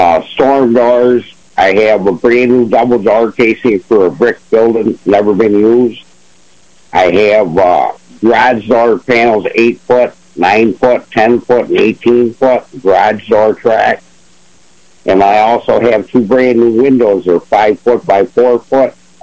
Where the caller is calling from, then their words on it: New York, United States; Calling from Cold Ashford, New York.